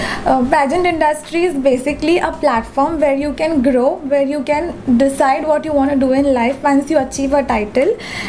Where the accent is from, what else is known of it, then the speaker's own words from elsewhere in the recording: Mumbai, Maharashtra, India; I am born and raised in Mumbai